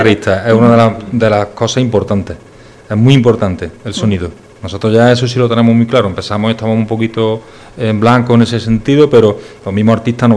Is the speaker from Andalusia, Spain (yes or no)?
yes; Andalusia, Spain; Somos andaluces, tú sabes.